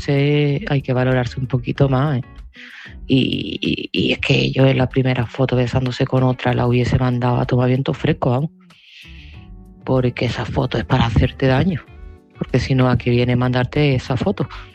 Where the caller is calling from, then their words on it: Seville, Andalusia, Spain; de Sevilla